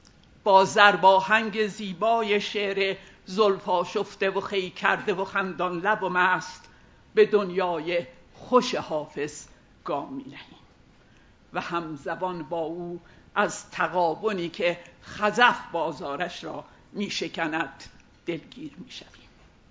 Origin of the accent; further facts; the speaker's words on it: Azerbaijan, Iran; و من از آذربایجانم